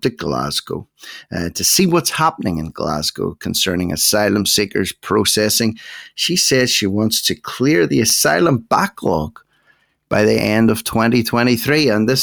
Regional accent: Ireland; I'm only an Irishman.

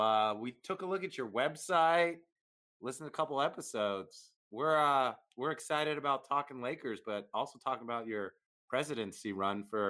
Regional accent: California, United States; now in Los Angeles, United States; No, I grew up in the Bay Area, so I'm a Warriors fan. I live in LA now.

